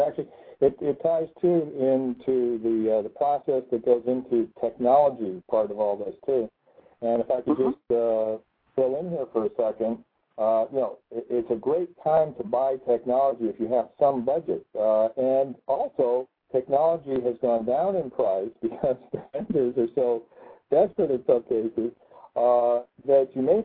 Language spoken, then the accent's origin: English; Connecticut, United States; Okay, my home state.